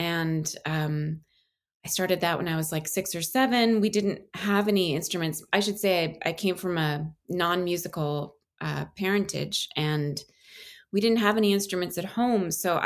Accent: New Jersey, United States; So I grew up in New Jersey.

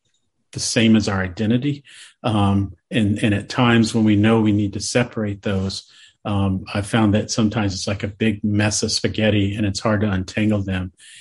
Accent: San Diego, California, United States; my hometown is San Diego. And so the San Diego Chargers were a team I grew up.

